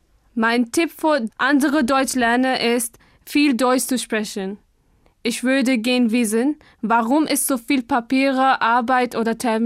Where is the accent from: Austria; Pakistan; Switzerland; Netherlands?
Pakistan; German is a second language; now in Germany; Ich komme aus Pakistan. Ich bin im 1996 geboren.